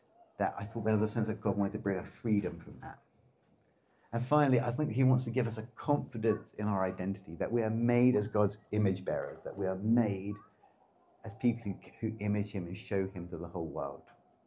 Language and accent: English; East of England, United Kingdom; And I grew up in Essex, and people in Essex are super pale.